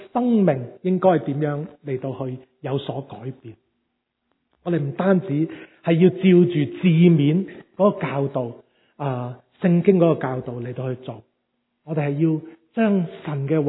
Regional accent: China; 当我回想，我们其实中国人，我们都很多时都是有这样的想法的

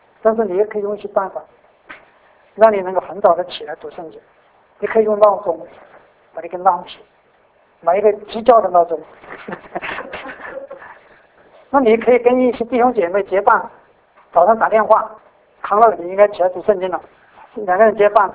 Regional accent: Sichuan, China; 她不说小的，我们四川话叫做贼呀，贼话是贼就偷不走。

